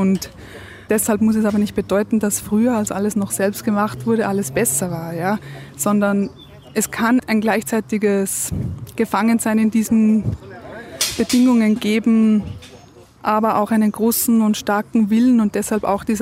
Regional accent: Austria; Ich bin ja Österreicherin

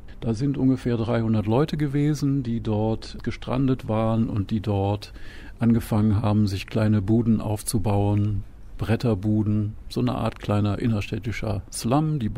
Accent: Cologne, North Rhine-Westphalia, Germany; meine Eltern sind im Zweiten Weltkrieg vertrieben worden aus Ostdeutschland und geflohen. Und haben sich dann in Köln kennengelernt und wir sind in Köln groß geworden.

